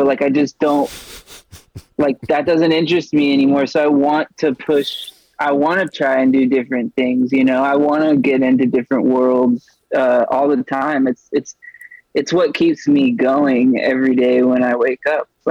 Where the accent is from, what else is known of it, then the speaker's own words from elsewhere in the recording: Dallas, Texas, United States; So I was raised in every month we would go to Fort Worth to go to the museum. I'm from Dallas.